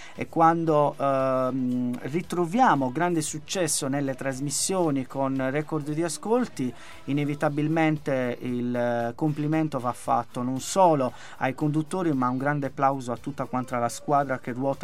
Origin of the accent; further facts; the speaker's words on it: Sardinia, Italy; accent: Sardinian; la mia Sardegna, il mio accento inconfondibile che rispecchia un po' la bellezza di quest'isola